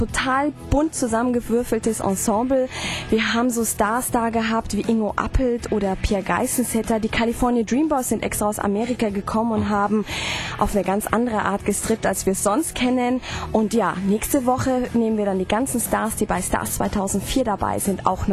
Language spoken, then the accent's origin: German; Iran; now in Germany; Ich komme ursprünglich aus Persien, also ich bin persischer Preuße. Ich bin 29 Jahre alt und ich fühle mich in Franken pudelwohl.